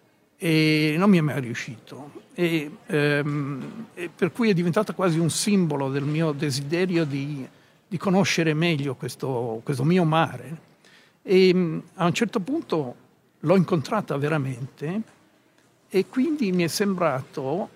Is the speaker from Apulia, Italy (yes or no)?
no; Venice, Veneto, Italy; born there; E quindi parto da Venezia perché sono nato a Venezia